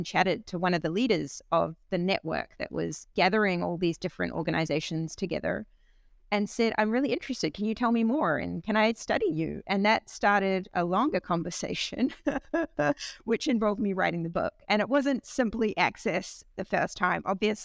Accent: New Zealand; They're in like Germany and they're in New Zealand, my home country.

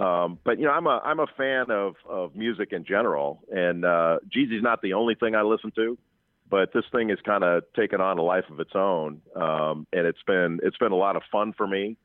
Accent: Los Angeles, California, United States; Yeah, I grew up in Los Angeles, so I'm a gigantic Dodger fan, and spent my younger years totally in love with the Dodgers.

